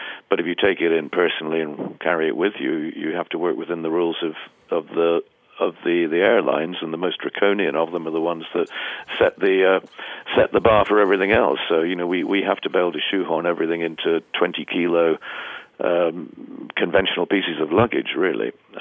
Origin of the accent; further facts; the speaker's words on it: United Kingdom; You know, I'm British. We speak English.